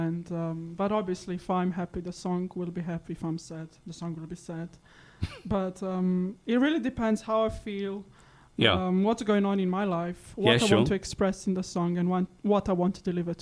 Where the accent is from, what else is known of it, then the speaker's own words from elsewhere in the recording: Slovenia; English is a second language; moved away as an adult; now in London, United Kingdom; Well, I'm from Slovenia originally.